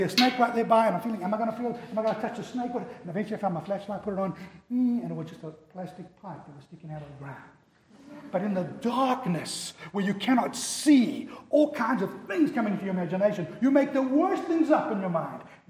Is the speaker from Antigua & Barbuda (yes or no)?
no; South Africa; as a child growing up in South Africa